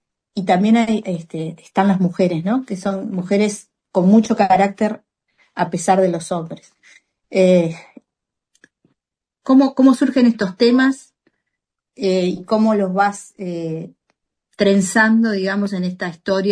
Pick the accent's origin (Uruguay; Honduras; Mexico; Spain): Uruguay